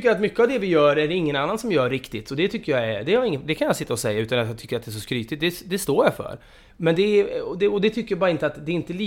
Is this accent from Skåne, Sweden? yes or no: no; Vänersborg, Västra Götaland County, Sweden; born there; also born or lived in Trollhättan / Ånge / Ljungaverk / Otterbäcken; Så att jag är född i Vänersborg, jag har bott i Trollhättan, jag har bott i Ånge, jag har bott i Ljungaverk, jag har bott i Otterbäcken, jag har bott i Junisjär, sen har jag bott i Stockholm för det mesta.